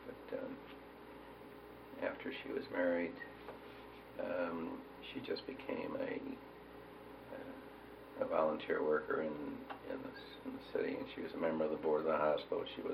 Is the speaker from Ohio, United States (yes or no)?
yes; Canton, Ohio, United States; born there; And I was born in Canton, Ohio.